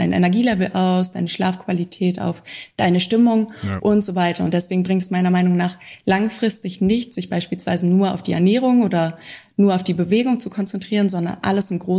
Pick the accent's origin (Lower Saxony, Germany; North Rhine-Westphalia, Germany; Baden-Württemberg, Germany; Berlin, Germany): Lower Saxony, Germany; Hanover; now in Maldives; Ich komme eigentlich aus Hannover, bin 29 Jahre alt